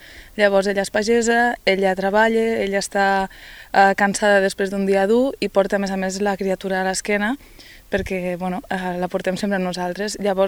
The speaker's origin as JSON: {"language": "Catalan", "town": "Lleida", "region": "Catalonia", "country": "Spain", "said": "perquè sóc de Lleida i al cap i a la fi m'agrada molt pintar la ruralitat."}